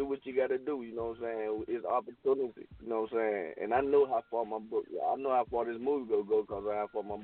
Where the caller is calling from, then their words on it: Charlotte, North Carolina, United States; I'm from Charlotte.